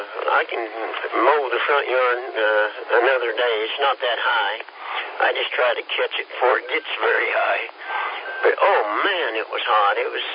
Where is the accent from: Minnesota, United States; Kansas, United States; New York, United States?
Kansas, United States; we're from Kansas, and we don't bother anybody.